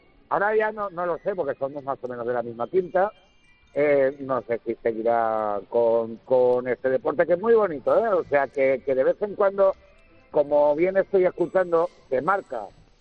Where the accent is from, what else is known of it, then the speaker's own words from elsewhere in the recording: Puertollano, Castilla-La Mancha, Spain; now in Bordeaux, France; yo soy de Ciudad Real, de Puerto Llano, ahora estoy en Burdeos. Aquí viviendo